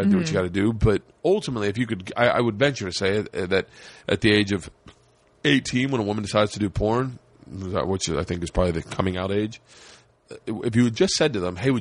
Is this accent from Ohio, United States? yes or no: no; Tampa, Florida, United States; I grew up in Tampa. I loved strip clubs.